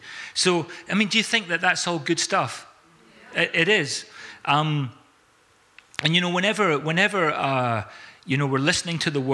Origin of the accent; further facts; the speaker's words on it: South Africa; growing up in South Africa, we often seen the traditional way that oxen were yoked up together to do work.